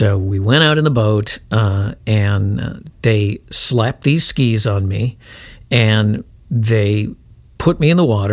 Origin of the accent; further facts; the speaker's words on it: Chicago, Illinois, United States; And, you know, I was from Chicago. I was a really little kid